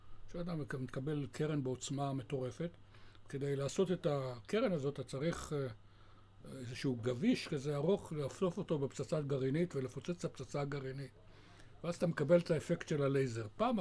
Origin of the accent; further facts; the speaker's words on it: Tel Aviv, Tel Aviv District, Israel; אני יליד הארץ, מאוד ותיק. נולדתי, הייתי בן 11 כשהייתה מלחמת השחרור, ואני זוכר אותה. וכשאני מספר זה לנכדים שלי, הם שואלים, אני גם זוכר את הדינוזאורים ברחובות תל אביב. מרכז תל אביב, בית ספר עממי